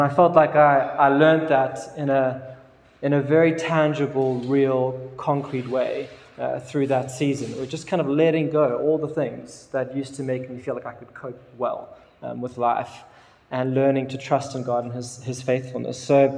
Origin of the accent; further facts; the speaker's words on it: Cape Town, Western Cape, South Africa; I'm from Cape Town, grew up, born and bred in Cape Town.